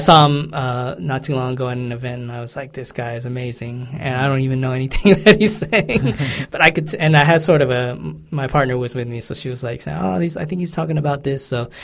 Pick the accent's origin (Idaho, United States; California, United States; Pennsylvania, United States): California, United States; I think being that I'm from California and the United States